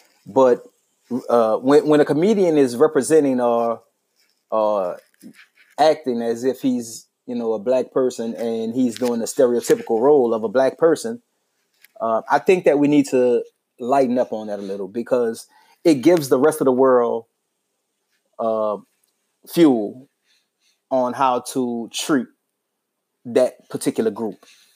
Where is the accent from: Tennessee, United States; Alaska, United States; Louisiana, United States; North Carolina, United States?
Louisiana, United States; New Orleans; now in Dallas, United States; I'm from New Orleans